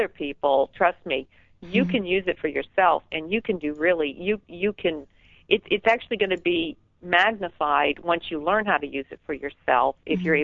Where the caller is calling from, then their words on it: North Carolina, United States; I'm in North Carolina.